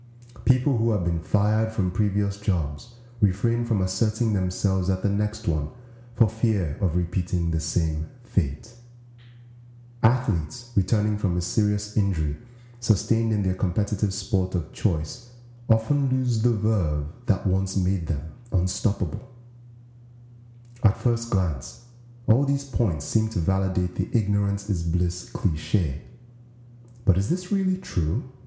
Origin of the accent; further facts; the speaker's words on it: Nigeria; In my home country of Nigeria